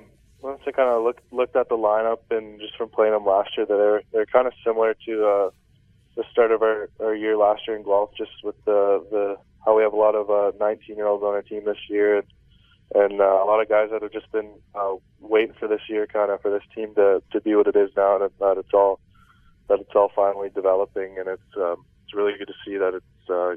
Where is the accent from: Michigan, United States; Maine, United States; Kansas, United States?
Michigan, United States; Belleville; now in Flint, United States; I've always wanted to get a pretty crazy pads growing up in Belleville, watching the goalies get all yellow pads and stuff like that.